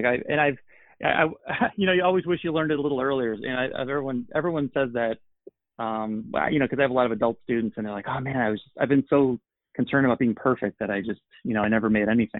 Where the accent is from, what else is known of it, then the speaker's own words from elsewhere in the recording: Chicago, Illinois, United States; One of my favorite shows of the year because it's in my hometown and I've done it every year and I've watched it grow.